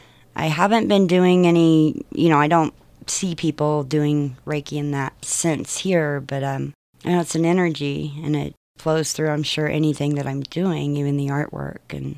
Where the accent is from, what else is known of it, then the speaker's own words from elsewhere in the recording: Texas, United States; born there; now in San Luis Valley, United States; I'm originally from Texas and grew up everywhere but Texas. Ended up in the San Luis Valley.